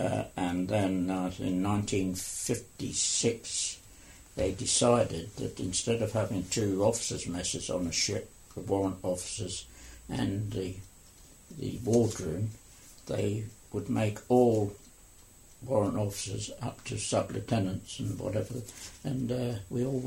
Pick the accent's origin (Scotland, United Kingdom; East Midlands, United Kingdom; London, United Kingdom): London, United Kingdom; Ilford; also born or lived in Peckham; Well, yes, I was born in Peckham in London in 1921, and then we moved out to Essex and when I was four, and I spent most of my young life and teenage years in Ilford.